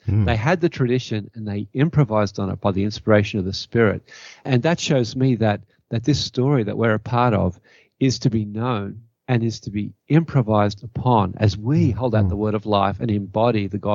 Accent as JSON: {"language": "English", "country": "Australia", "lives_now": "Canada", "said": "I'm an Aussie living in Canada."}